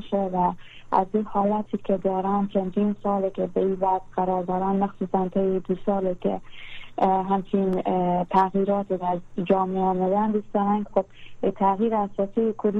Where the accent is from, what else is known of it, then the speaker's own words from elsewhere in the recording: Afghanistan; وقتی که درباره مسافرت فکر می کردم، می گفتم نه، این کشورم است، وطنم است، هیچ وقت یک اتفاق نمی افته